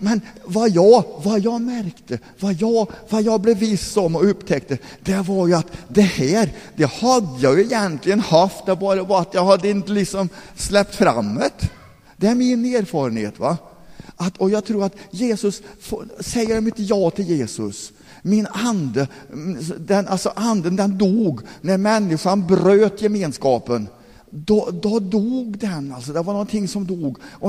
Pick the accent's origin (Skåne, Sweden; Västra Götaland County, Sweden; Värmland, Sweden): Värmland, Sweden; Forshaga; Jag är uppväxt i Forshaga, uppväxt i baptistförsamlingen i Forshaga